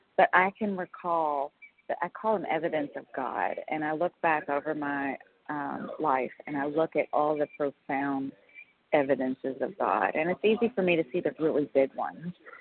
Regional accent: Kentucky, United States; calling from, I'm from Kentucky. I'm actually in Florida this week.

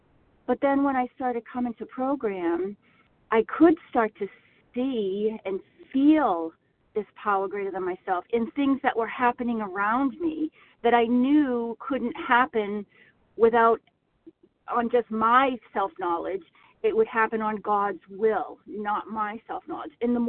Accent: Massachusetts, United States; I am from Massachusetts

